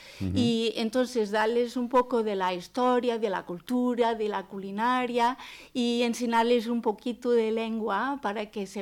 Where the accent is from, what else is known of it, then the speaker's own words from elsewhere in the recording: Portugal; Spanish is a second language; en mi país decimos que de España no hay buen viento ni buen quedamiento